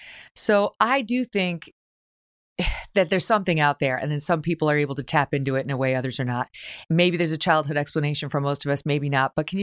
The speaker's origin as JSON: {"language": "English", "town": "Syracuse", "region": "New York", "country": "United States", "tie": "born or raised there", "also_born_or_lived": "Albany", "said": "So you are a kid from upstate New York, just like yours truly. I grew up in Syracuse and Albany"}